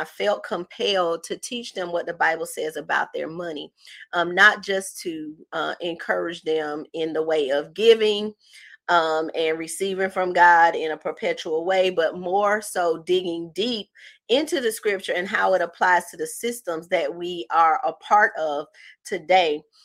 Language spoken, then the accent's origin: English; the South, United States; Now, listen, I'm from the South. Chicago did that thing too, but I'm just a good old Southern girl.